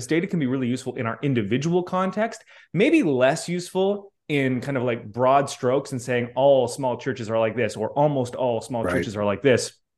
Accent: Canada; I'm Canadian, you know, Carl, Canadian background, you know, not every country is going to have this.

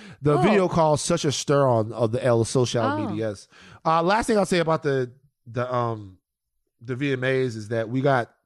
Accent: Baton Rouge, Louisiana, United States; Look, man, I'm from Baton Rouge. It's going to take more ass than that to shock me.

